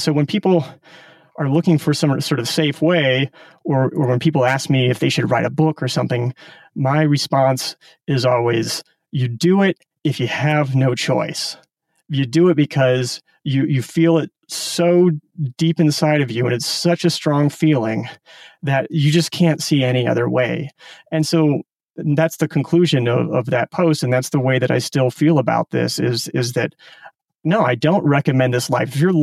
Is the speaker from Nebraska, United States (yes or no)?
yes; Omaha, Nebraska, United States; I grew up in Omaha, Nebraska. So kind of a suburban upbringing, actually at the end of a 1/8 mile long dead end street on top of a hill.